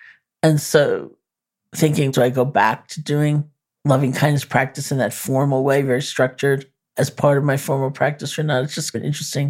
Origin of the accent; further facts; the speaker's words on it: New York, United States; Like, I'm a New Yorker.